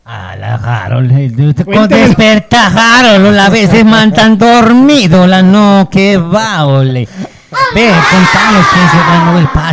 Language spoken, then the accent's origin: Spanish; Iles, Nariño, Colombia; Iles, ala, yo vengo de Iles.